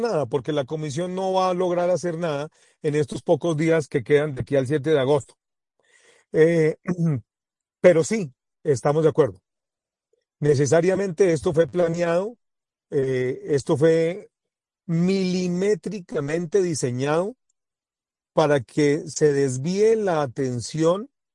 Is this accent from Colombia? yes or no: yes; Colombia; Como ciudadano colombiano te puedo decir